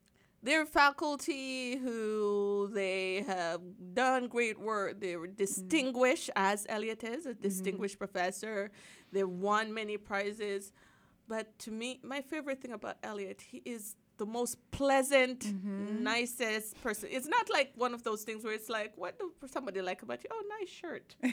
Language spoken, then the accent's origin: English; Jamaica; growing up in Jamaica, I grew up on Westerns.